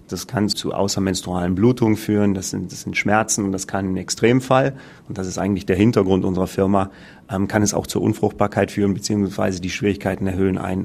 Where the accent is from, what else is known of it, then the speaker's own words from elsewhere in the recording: Germany; moved away as an adult; now in Switzerland; Ich bin Deutscher, ich bin 20 Jahre bereits in der Schweiz.